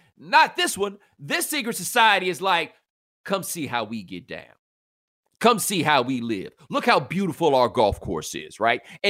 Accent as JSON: {"language": "English", "region": "Sun Belt", "country": "United States", "tie": "born or raised there", "said": "I grew up in the Sun Belt, okay? So springtime didn't really mean that much to us because it never really got that cold, right?"}